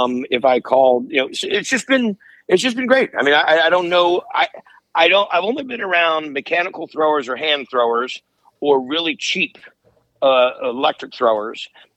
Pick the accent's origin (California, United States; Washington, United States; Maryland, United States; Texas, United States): California, United States; Ferndale; That was filmed in my hometown of Ferndale.